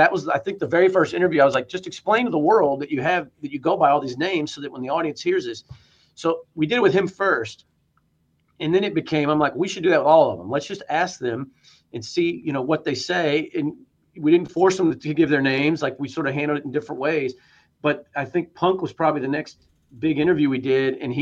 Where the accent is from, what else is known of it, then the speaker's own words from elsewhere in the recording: Dallas, Texas, United States; He was the first heel I ever knew growing up in Dallas. I knew the Freebirds in the Sportatorium against the Von Erichs.